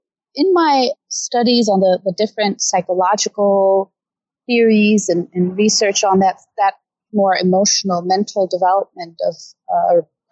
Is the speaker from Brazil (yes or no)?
no; Denmark; moved away as an adult; now in Los Angeles, United States; I am from Denmark originally, and did my master's in Denmark